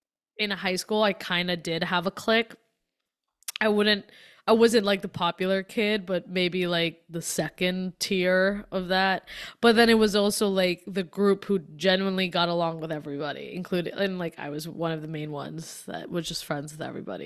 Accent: Hong Kong; I grew up in Hong Kong. I went to a British school

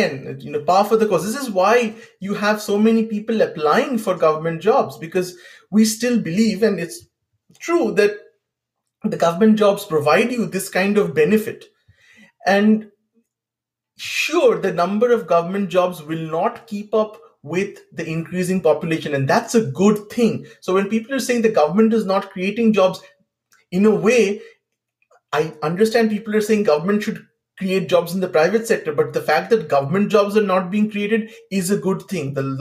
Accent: West Bengal, India; In Bengal, and I come from Bengal, which is, of course, was communist at that point of time.

